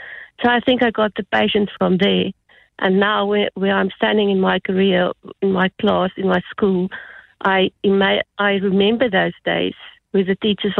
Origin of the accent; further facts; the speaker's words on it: Durbanville, Western Cape, South Africa; So I grew up in Durbanville. I was in Stellenberg High, quite a big high school.